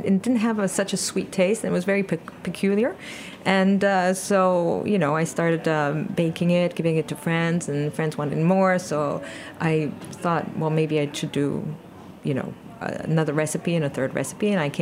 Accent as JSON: {"language": "English", "country": "France", "second_language": "English", "moved": "yes", "lives_now": "United States", "said": "I'm French, but I'm here since 18 years, so I'm American. I have both citizenship."}